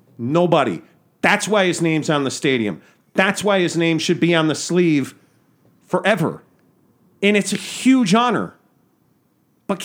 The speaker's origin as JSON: {"language": "English", "town": "Chicago", "region": "Illinois", "country": "United States", "said": "Well, obviously, I'm a Chicagoan"}